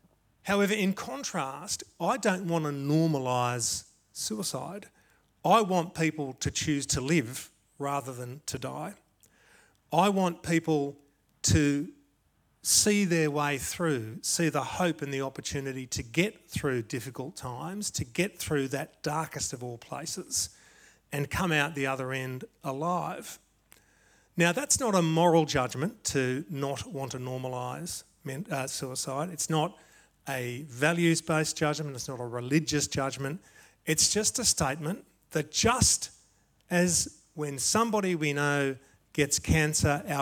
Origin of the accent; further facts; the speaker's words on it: Sydney, New South Wales, Australia; I'm a Sydney boy. I grew up born in Balmain Hospital in 1969